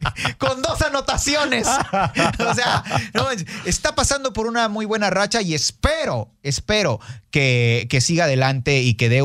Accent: Mexico; Porque no soy el típico mexicano

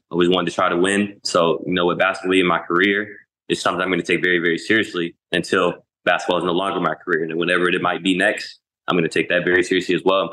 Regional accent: Indianapolis, Indiana, United States; we were working out in my hometown in Indianapolis.

